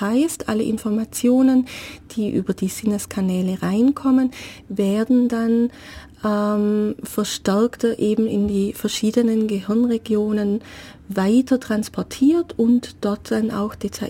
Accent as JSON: {"language": "German", "town": "Berghülen", "region": "Baden-Württemberg", "country": "Germany", "lives_now": "Ulm, Germany", "said": "Ich komme ursprünglich aus Berghülen, wohne aber seit vielen Jahren in Ulm und arbeite auch in dieser Stadt."}